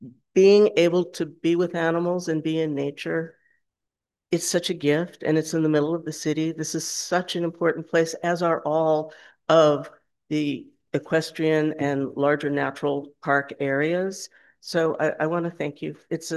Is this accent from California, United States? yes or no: yes; Los Angeles, California, United States; I grew up in Los Angeles and since 1965 have been using Griffith Park.